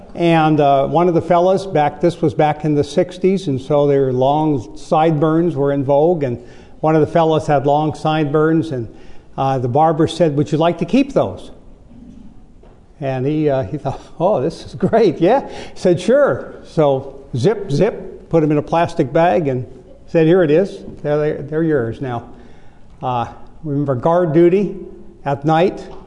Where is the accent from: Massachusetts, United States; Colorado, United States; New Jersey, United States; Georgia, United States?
Georgia, United States; Augusta; I'm from Augusta, Georgia